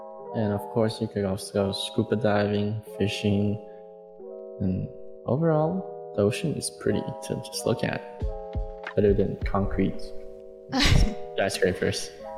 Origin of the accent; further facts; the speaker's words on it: Guangzhou, Guangdong, China; English is a second language; but in my hometown, Guangzhou, pretty nice.